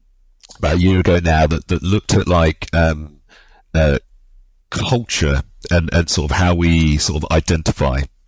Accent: London, United Kingdom; I grew up obviously in London, the son of Nigerian immigrants.

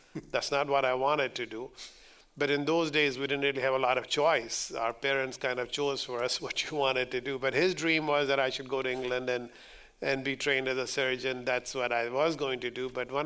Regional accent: Tando Allahyar, Sindh, Pakistan; born there; I was born in Pakistan. I was born in a small town called Tundu Alayar. Tundu Alayar is a rural town in the province of Sindh.

